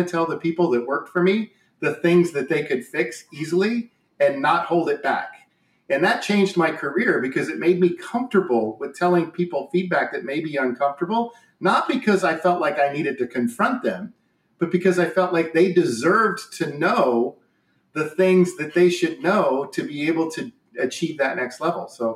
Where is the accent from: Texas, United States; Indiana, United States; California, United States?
Indiana, United States; Hey, I was born and raised in Indiana. I played basketball from the time I was 5.